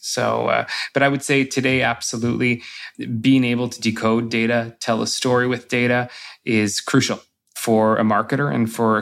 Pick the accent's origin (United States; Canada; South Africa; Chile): Canada; Sudbury, Ontario; I took a summer job working for a music festival where I grew up in Sudbury called La Nuit sur l'État, which was a concert series in support of Francophone Ontarian artists.